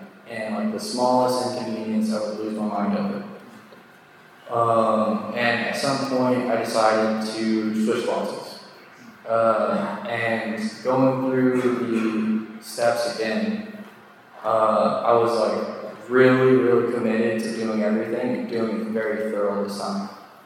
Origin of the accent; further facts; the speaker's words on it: Salt Lake City, Utah, United States; Like, I grew up, I'm from Salt Lake City, Utah. Like a lot of Mormons, I was raised Mormon